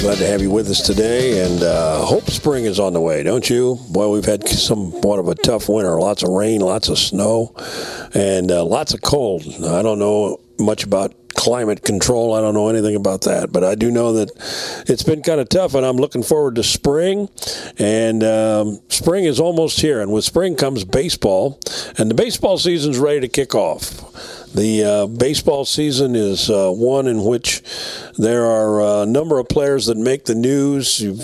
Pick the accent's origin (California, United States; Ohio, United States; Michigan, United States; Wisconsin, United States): Ohio, United States; Cincinnati; When I was growing up near the Cincinnati area